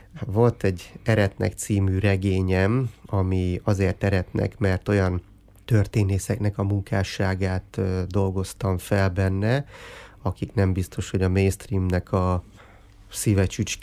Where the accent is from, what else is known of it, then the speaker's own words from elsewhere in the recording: Miskolc, Borsod-Abaúj-Zemplén, Hungary; én szintén miskolci vagyok